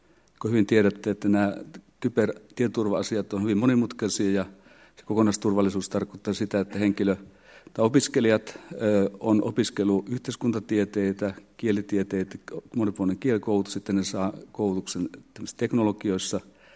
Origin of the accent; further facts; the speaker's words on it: Saarijärvi, Central Finland, Finland; olen syntynyt ja käynyt koulun Saarijärvellä. Terveisiä vaan sinne Saarijärvelle.